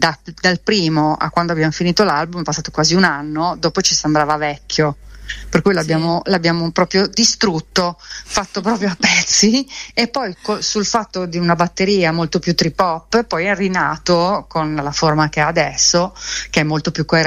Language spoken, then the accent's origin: Italian; Milan, Lombardy, Italy; perché siamo di Milano noi, quindi la facciamo a casa